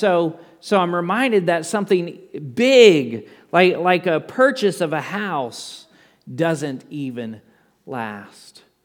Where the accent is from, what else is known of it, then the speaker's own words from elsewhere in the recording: Rockport, United States; I grew up in Rockport, and so every year I go to Rockport and I spend some time there planning out the new year here at the church.